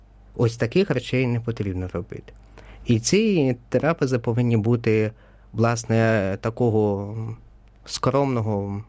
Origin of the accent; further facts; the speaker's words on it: Ternopil Oblast, Ukraine; в нас на Тернопілі вже пішла традиція і вже є, що ми от в моєму рідному селі